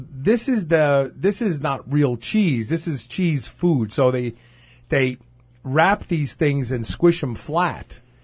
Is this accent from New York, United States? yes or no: yes; Brooklyn, New York, United States; So when I was a kid growing up in Brooklyn, they didn't have Slim Jims.